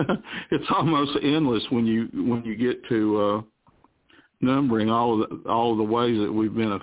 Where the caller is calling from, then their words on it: Alabama, United States; I'm calling from Alabama.